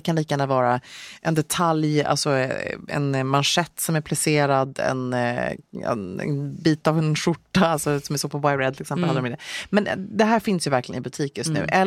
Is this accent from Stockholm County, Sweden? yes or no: no; Luleå, Norrbotten County, Sweden; born there; Jag är född i Luleå, jag vet.